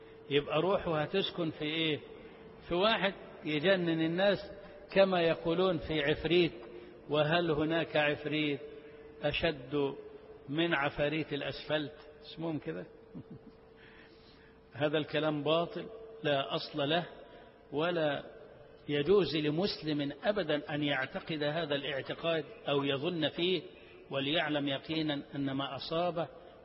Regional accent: Egypt

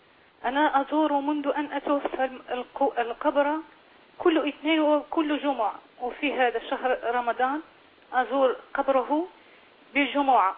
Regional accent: Algeria; أنا من الجزائر.

